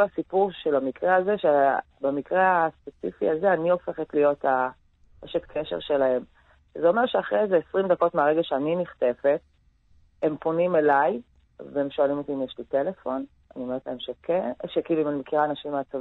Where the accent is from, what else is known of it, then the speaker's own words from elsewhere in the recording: Be'eri, Southern District, Israel; מקיבוץ ברי